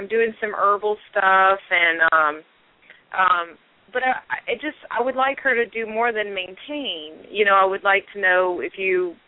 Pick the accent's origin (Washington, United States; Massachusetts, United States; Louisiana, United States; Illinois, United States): Louisiana, United States; Thanks for taking my call. I'm from Louisiana.